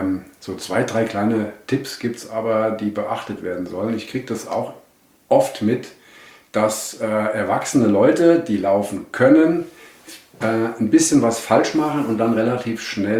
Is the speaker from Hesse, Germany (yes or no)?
yes; Wetzlar, Hesse, Germany; born there; Ich bin in Wetzlar geboren, bin mittlerweile 60 Jahre alt.